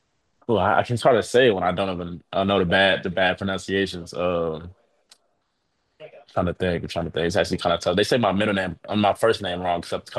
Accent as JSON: {"language": "English", "town": "Chicago", "region": "Illinois", "country": "United States", "tie": "born or raised there", "said": "I know some people that he knows from my hometown, Chicago."}